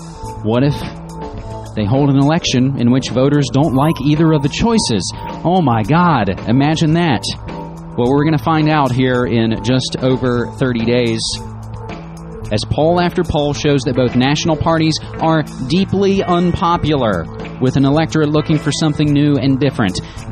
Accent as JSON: {"language": "English", "region": "West Virginia", "country": "United States", "tie": "born or raised there", "said": "We'll make a brief note about my home state of West Virginia"}